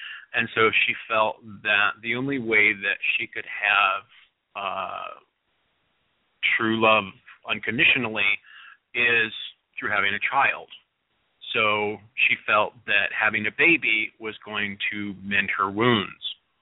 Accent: Washington, United States; a lot of folks know that I come from Central Washington and that I'm a child of the 70s and 80s

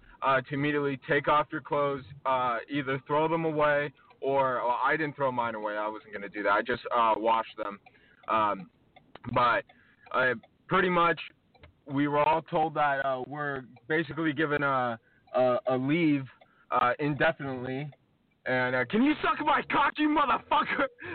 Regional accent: New York, United States; I'm from New York. I have a coworker who has the coronavirus.

